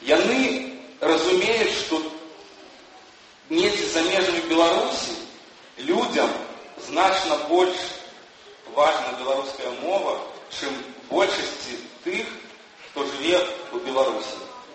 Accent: Lithuania; Belarusian is a second language; часам яны чуюць мяне, як я размаўляю па-беларуску, яны ведаюць, што я з Літвы.

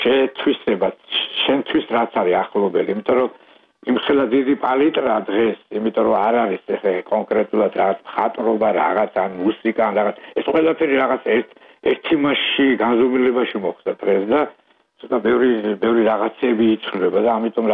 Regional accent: Tsinandali, Kakheti, Georgia; born or raised there; now in Freiburg, Germany

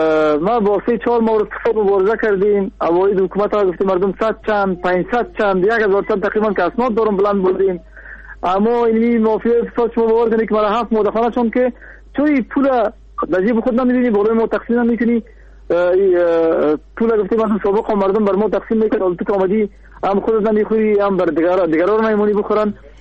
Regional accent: Kabul, Afghanistan; از هلمند نیستم، از کابل هستم.

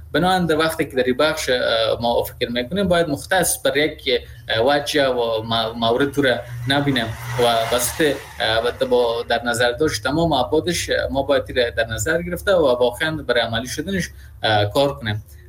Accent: Afghanistan; در یک شخصی که در افغانستان بزرگ شدیم

